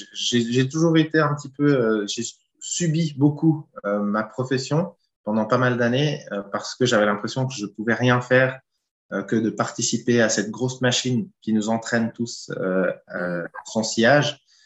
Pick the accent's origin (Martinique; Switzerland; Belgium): Switzerland; moved away as an adult; now in France; on est un couple marié, on vient de Suisse. Et on est installé dans le Limousin depuis 3 ans. On a respectivement 36 et 35 ans.